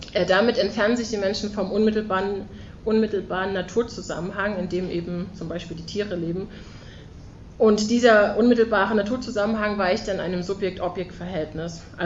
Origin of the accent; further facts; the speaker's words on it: Leipzig, Saxony, Germany; Ich komme aus Leipzig